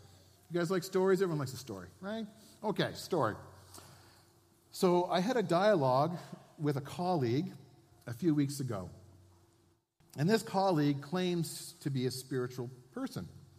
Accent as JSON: {"language": "English", "town": "Cape Breton", "region": "Nova Scotia", "country": "Canada", "lives_now": "Alberta, Canada", "said": "Yes, I'm from Cape Breton. How's she going by? Okay. So we've immigrated to Alberta in 2015. We're economic immigrants."}